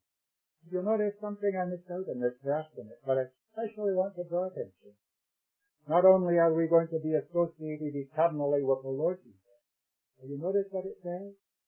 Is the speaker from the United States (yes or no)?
no; Scotland, United Kingdom; When I was a boy, growing up in Scotland